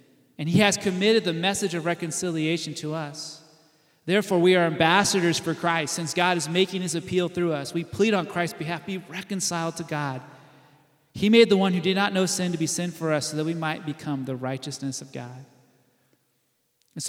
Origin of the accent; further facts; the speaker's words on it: Oregon, United States; and again, I'm from Oregon, okay? That's the blue part of our country, okay?